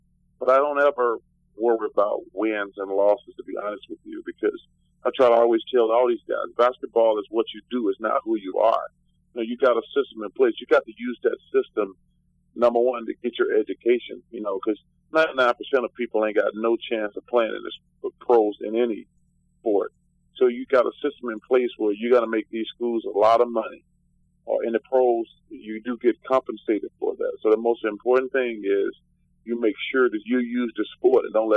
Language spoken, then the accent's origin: English; Alabama, United States; I mean, I'm from Alabama, so I obviously got a bunch of Alabama friends.